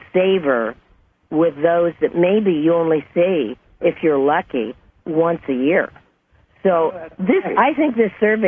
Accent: California, United States; And when I was growing up in California on Thanksgiving, that was something, because of my Italian background, that's what you did.

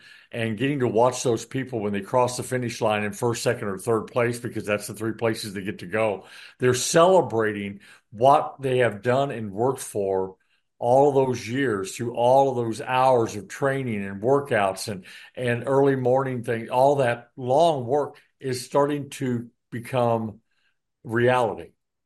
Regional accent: Midwest, United States; now in Houston, United States; Because I came from the Midwest and I was used to snow on certain. I don't have that in Houston and never will

